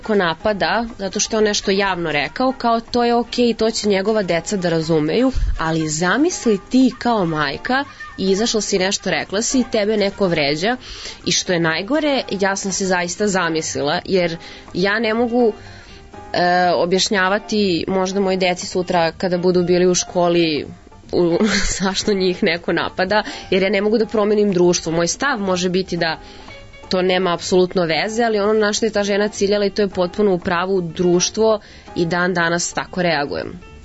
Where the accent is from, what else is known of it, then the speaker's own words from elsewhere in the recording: Serbia; Pa stand-up komedija je kod nas u Srbiji generalno novi žanr.